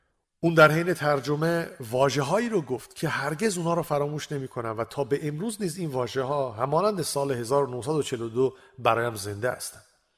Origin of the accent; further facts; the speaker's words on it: England, United Kingdom; born there; Persian is a second language; خب من تو انگلیس متولد شدم. منظورم اینه که انگلیسی رو مثل گویندگان اخبار بی بی سی صحبت میکنم و زیاد با لهجه آمریکایی میونه ای ندارم